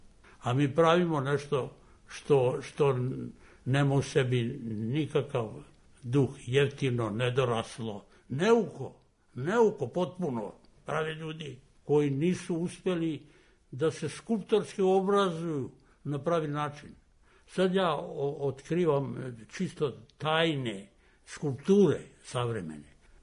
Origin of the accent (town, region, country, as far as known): Serbia